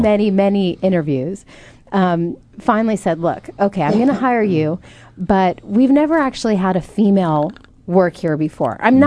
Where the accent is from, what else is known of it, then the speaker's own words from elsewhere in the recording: Alaska, United States; Now, growing up in Alaska and with my mother being completely sports retarded, clueless, I didn't know anything about anything